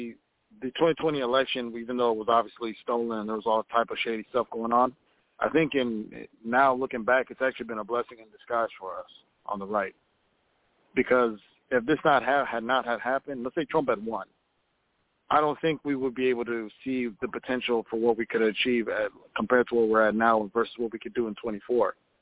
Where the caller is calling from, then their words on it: Minneapolis, Minnesota, United States; I'm calling from Minneapolis.